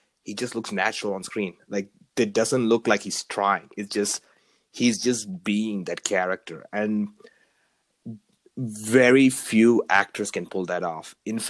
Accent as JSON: {"language": "English", "country": "India", "tie": "born or raised there", "said": "So I've told you that I grew up in India."}